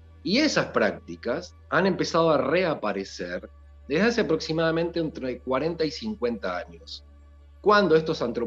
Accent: Buenos Aires, Argentina; Soy argentino, soy de Buenos Aires, nací en Buenos Aires, vivo en Buenos Aires en este momento, pero ando por España muchas veces, por Estados Unidos, por Uruguay, por Argentina, o sea, ando por todos lados en este momento, aún con pandemia.

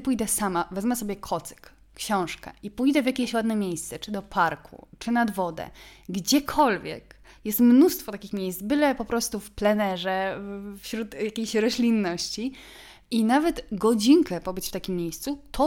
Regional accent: Kraków, Lesser Poland, Poland; born there; bo ja się urodziłam w Krakowie i długo mi się wydawało, że ja wszystko wiem, gdzie co jest

